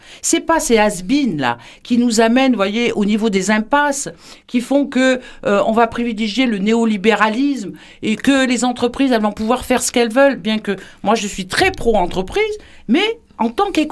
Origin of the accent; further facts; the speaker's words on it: France; en tant que Française